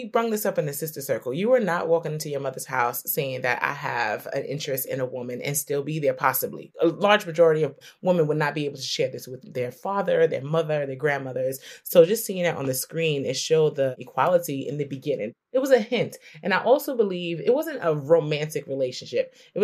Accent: New York, United States; And I'm a New Yorker.

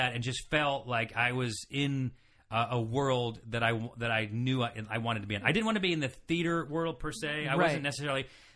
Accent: Syracuse, New York, United States; I needed to get out of New York. I grew up in Syracuse, close enough to New York City, not really the same thing.

